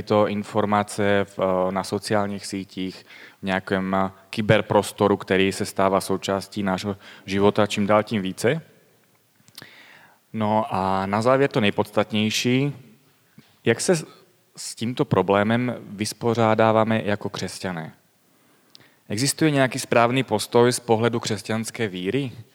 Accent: Bohumín, Moravian-Silesian Region, Czechia; jsem vyrůstal v křesťanských sborech. V Čechách pocházím z Bohumína, ze severní Moravy. Celý život jsem v církvi strávil v křesťanských sborech

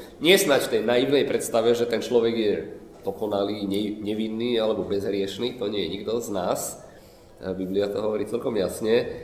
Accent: Bratislava, Bratislava Region, Slovakia; ja už ma tam predstavovali, som z Bratislavy

